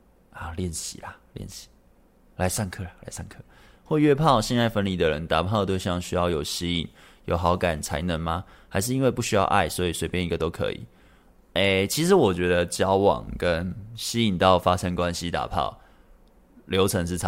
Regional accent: Central Malaysia, Malaysia; 可是我是中部，她在北部，我们都是马来西亚人。

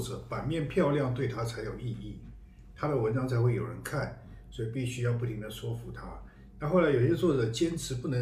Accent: Taiwan; 我们是来自台湾的写小说的

